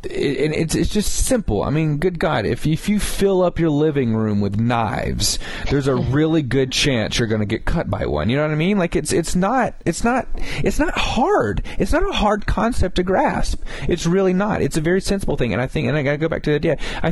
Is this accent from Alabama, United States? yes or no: yes; Alabama, United States; Like, I grew up in Alabama. I got family that hunts.